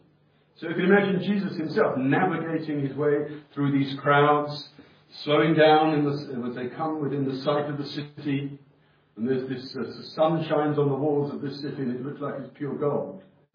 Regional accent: Watford, East of England, United Kingdom; I come from Watford, so we don't get too emotional about anything from Watford when it comes to a winning team.

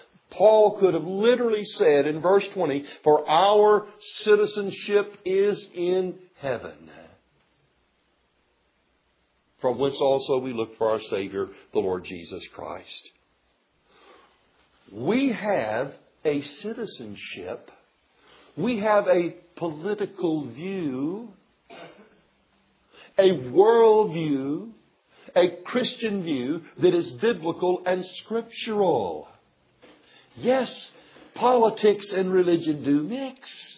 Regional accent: Georgia, United States; I'm a Southerner and a citizen of the state of Georgia.

